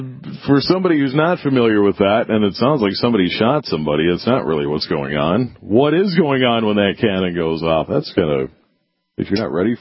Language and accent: English; Minnesota, United States; I did some of that in the Boundary Waters when I was growing up in the Minnesota Arrowhead.